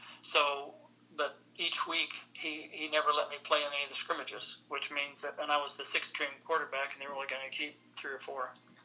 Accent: United States; I'm very proud to be American.

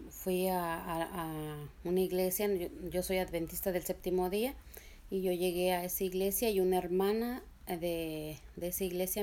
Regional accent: Mexico; now in New York, United States; Pues mi niñez allá en México, yo siento que fue muy, muy bonito.

